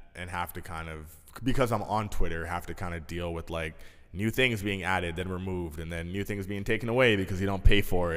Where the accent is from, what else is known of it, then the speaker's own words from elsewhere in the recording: Canada; We're Canadian.